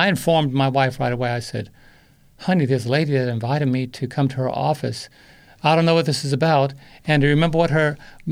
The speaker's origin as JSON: {"language": "English", "region": "New York", "country": "United States", "said": "Now, we're from New York. I mean, I'm from New York originally. My wife is from London."}